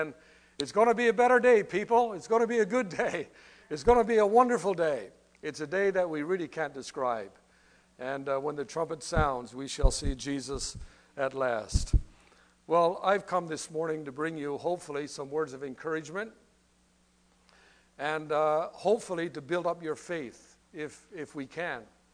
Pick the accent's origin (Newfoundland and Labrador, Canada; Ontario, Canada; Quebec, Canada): Newfoundland and Labrador, Canada; And June and I came here from Labrador City 23 years ago. And we're transplants, I guess, from Newfoundland, and have enjoyed the area and so on.